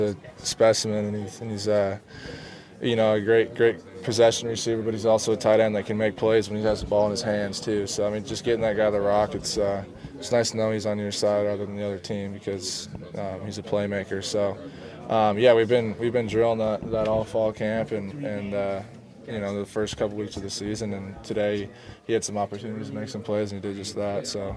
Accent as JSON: {"language": "English", "town": "Lake Stevens", "region": "Washington", "country": "United States", "tie": "born or raised there", "said": "So just to have that support and that fan base for my hometown is awesome. And having everybody be able to drive 45 minutes to come watch me play is super cool, too. So anytime I see some Lake Stevens people out here"}